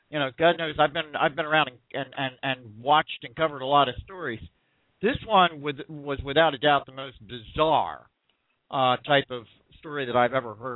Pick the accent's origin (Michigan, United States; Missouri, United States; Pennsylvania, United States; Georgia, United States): Pennsylvania, United States; Philadelphia; I mean, I'm from Philadelphia. I mean, that's where a lot of it gets started.